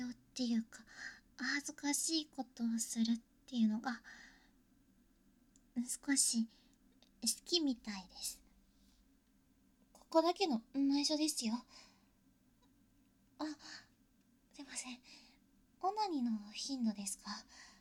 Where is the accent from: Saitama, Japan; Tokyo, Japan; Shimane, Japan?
Tokyo, Japan; 東京出身です。